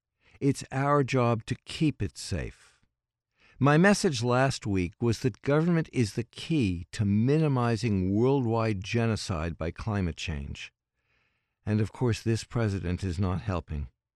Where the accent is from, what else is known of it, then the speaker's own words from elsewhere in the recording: New York City, New York, United States; Growing up in New York City, I had to be a public transit user.